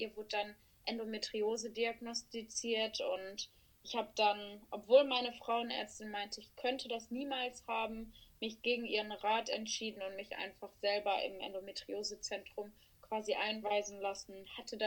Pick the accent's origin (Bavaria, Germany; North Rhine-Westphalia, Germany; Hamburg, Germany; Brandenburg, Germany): North Rhine-Westphalia, Germany; Mülheim an der Ruhr; ich komme aus dem Ruhrgebiet, aus Mülheim an der Ruhr, ist eine kleine Stadt in der Nähe von Essen und Düsseldorf.